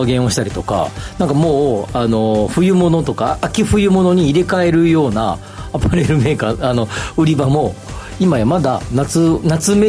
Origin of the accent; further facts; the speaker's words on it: Kansai, Japan; で、僕も関西出身ということで、